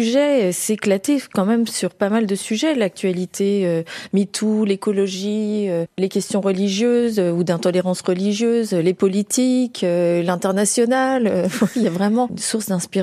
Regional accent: Auvergne-Rhône-Alpes, France; comme je suis de Haute-Savoie

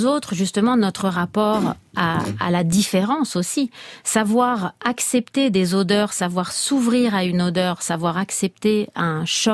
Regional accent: Paris, Île-de-France, France; en Corse et aussi en Normandie et aussi à Paris. J'ai pas grandi en Corse, j'ai grandi à Paris avec beaucoup de séjours en Corse.

